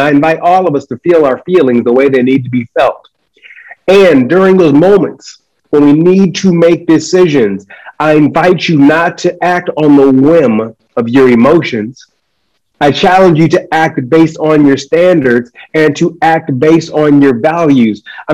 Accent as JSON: {"language": "English", "region": "Michigan", "country": "United States", "tie": "born or raised there", "lives_now": "Los Angeles, United States", "said": "I was born and raised in Michigan."}